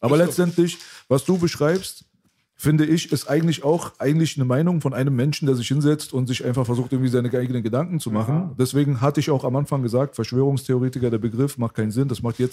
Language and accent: German; Iran; ich bin Iraner